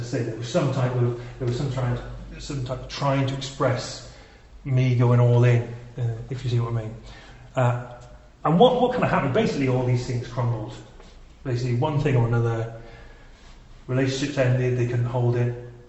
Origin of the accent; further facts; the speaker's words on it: Wales, United Kingdom; I'm from Wales